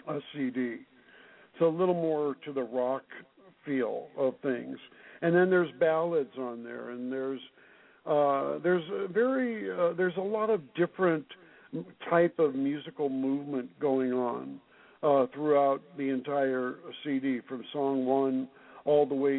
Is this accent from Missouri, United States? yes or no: yes; St. Louis, Missouri, United States; I am from St. Louis, and in the years that I was growing up, and in the years that I was 14, 15, and 16 years old, we're talking about 1958, 59, 60, and 61